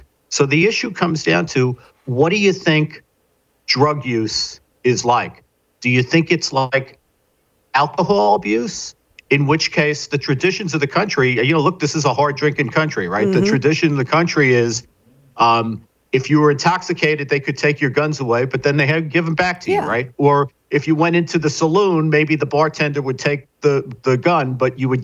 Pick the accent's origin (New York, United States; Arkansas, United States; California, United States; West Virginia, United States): New York, United States; Bronx; I remember when I grew up in the Bronx in New York, and Stanley Friedman was the Bronx borough president.